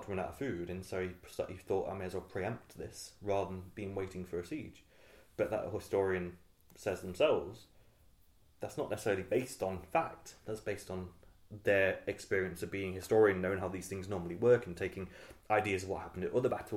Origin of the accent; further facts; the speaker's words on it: Nottingham, East Midlands, United Kingdom; I'm from the East Midlands, and so I'm from Nottingham, so Leicester is very close to us